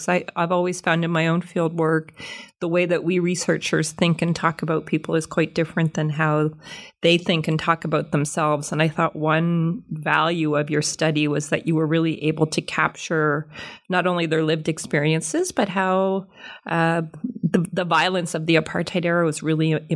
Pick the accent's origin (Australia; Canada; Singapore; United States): Canada; I'm a Canadian